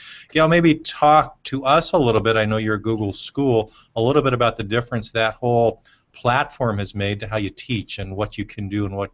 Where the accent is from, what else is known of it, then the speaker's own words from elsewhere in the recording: California, United States; I'm a Californian at heart, and I really look forward to April and May.